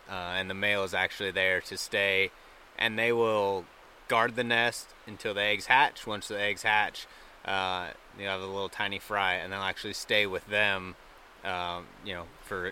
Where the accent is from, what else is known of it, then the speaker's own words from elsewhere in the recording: Coeur d'Alene, Idaho, United States; born and raised in Idaho, in the northern part of Idaho around Coeur d'Alene and kind of the surrounding areas